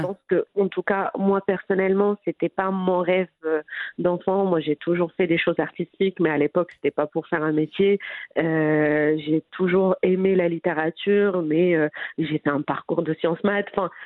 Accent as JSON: {"language": "French", "town": "Mohammedia", "region": "Casablanca-Settat", "country": "Morocco", "tie": "born or raised there", "said": "moi, je suis née au Maroc, grandie au Maroc, à Mohamedia."}